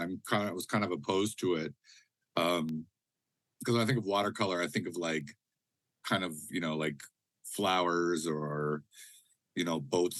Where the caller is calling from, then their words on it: Duluth, Minnesota, United States; My family is from Grand Portage, and I'm joining you from Duluth, Minnesota.